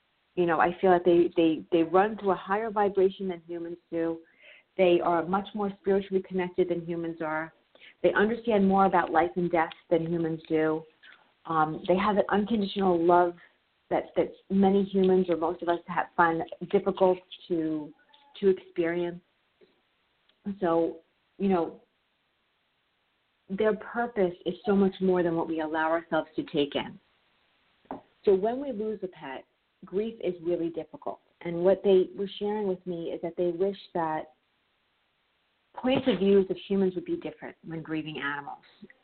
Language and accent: English; Suffern, New York, United States; I am in Suffern, New York. Yes, I am a New Yorker, in case you couldn't tell from that lovely accent I have.